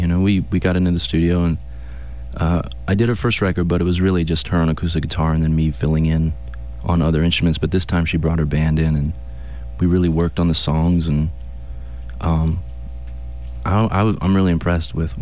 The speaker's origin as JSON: {"language": "English", "town": "Akron", "region": "Ohio", "country": "United States", "tie": "born or raised there", "said": "my first memories of growing up in Akron, Ohio"}